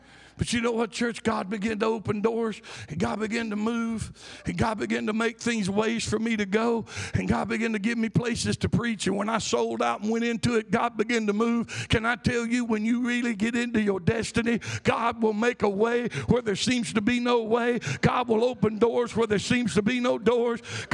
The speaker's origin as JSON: {"language": "English", "town": "Butte", "region": "Montana", "country": "United States", "moved": "yes", "lives_now": "Birmingham, United States", "said": "I came to Birmingham, and I'd not been to Birmingham much. I was from Butte. Birmingham was a huge city compared to Butte."}